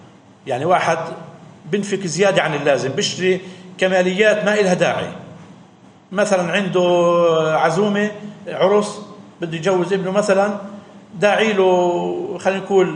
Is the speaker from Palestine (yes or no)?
yes; Palestine; احنا كفلسطينيين علينا نعمل اللي بنقدر عليه